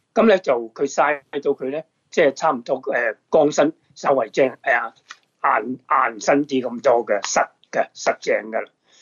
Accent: China

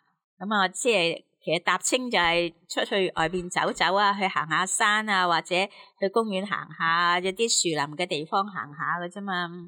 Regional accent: China; 咁唔知系咪因为我哋中国人其实都比较含蓄啊，所以有乜嘢咧就收收埋埋喺个心

